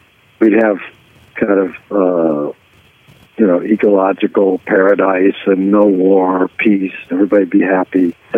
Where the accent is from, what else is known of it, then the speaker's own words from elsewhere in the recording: Detroit, Michigan, United States; also born or lived in Chapel Hill, United States; I grew up in Detroit.